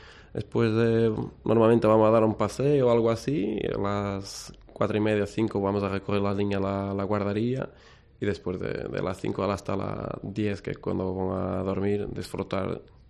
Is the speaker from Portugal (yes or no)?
yes; Portugal; Spanish is a second language; yo soy portugués